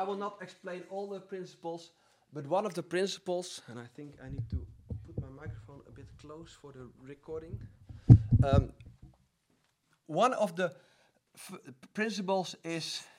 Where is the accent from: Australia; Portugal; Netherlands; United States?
Netherlands; from the Netherlands